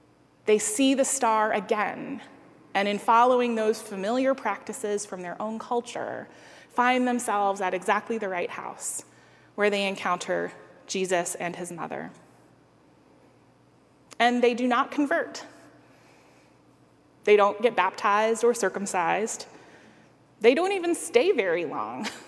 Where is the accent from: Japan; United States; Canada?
Japan; It may have been shaped by growing up in Japan